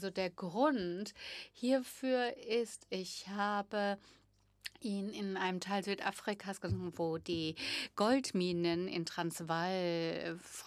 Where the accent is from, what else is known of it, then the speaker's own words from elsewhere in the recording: Texas, United States; Sowohl dieser Stein als auch ich komme aus Texas.